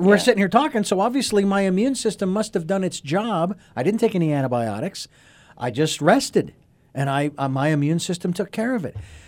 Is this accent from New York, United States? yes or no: no; Phoenix, Arizona, United States; I mean, I'm from Phoenix. I don't like 110 in the shade.